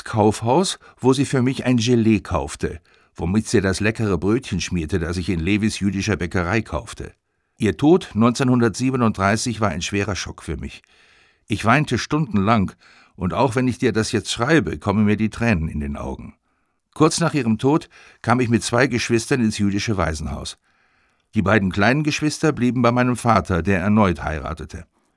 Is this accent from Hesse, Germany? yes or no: yes; Frankfurt, Hesse, Germany; now in Israel; Bei uns zu Hause in Frankfurt feierten wir ihn strikt nach dem hebräischen Kalender, obwohl wir den allgemeinen Kalender natürlich kannten.